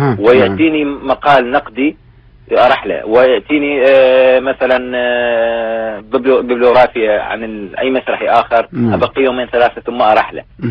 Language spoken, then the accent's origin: Arabic; Iraq; moved away; يعني أنا واحد من الناس طلعت من العراق